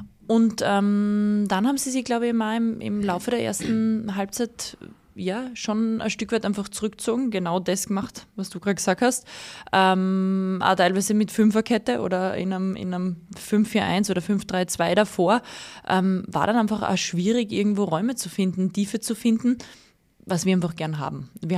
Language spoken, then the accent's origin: German; Austria; Leider als Österreicher